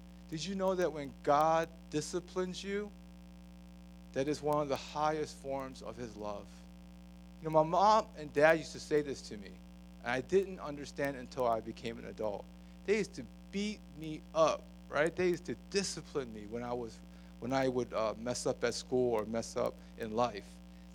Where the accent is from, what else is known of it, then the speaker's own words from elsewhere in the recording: Baltimore, Maryland, United States; because you know I'm from Baltimore City, right?